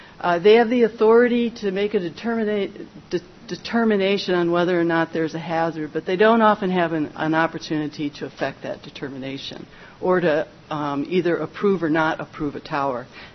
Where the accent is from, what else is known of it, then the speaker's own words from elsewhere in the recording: Willow, Alaska, United States; I'm from Willow, Alaska.